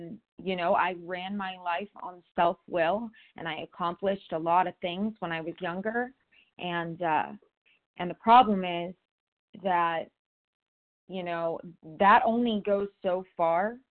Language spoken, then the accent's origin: English; California, United States; I'm from Southern California